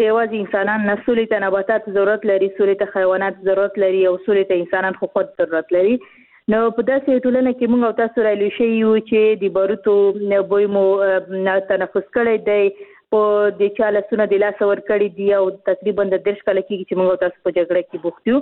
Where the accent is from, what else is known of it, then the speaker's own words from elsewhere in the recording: Khost, Afghanistan; زه خپل د خوست یم